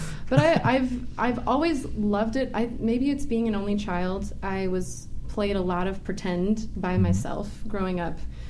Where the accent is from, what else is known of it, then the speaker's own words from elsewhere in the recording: California, United States; I'm a Valley girl.